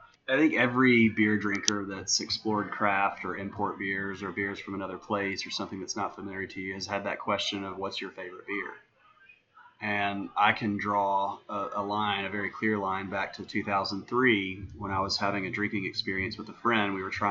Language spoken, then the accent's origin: English; Tennessee, United States; And we're both from Tennessee, and I want to do something in our home state.